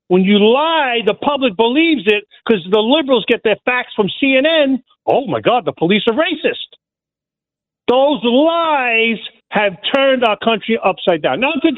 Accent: New York City, New York, United States; now in North Carolina, United States; I'm from Brooklyn, New York. I got out of that mess.

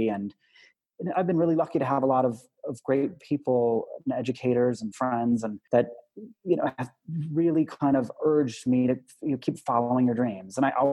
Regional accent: Yuma, Arizona, United States; now in Tucson, United States; I'm actually here in Tucson during this whole pandemic. And I grew up in Yuma, and I wasn't exposed to a lot of theater. Yuma is a small town, the southern tip of Arizona.

